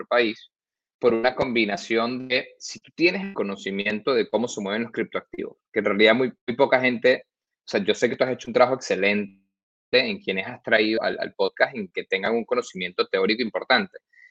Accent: Venezuela; Y fue por sencillamente un interés como venezolano, un interés de entender qué está pasando

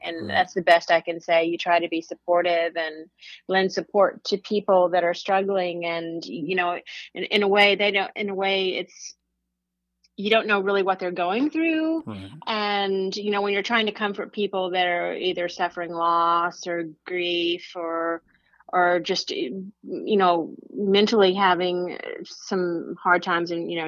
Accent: Oklahoma, United States; now in Nashville, United States; Nashville's quite a bit larger than my hometown, living in Oklahoma.

